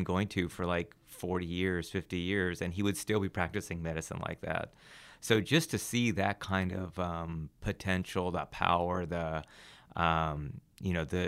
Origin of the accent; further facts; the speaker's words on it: California, United States; I'm from Orange County, born and raised.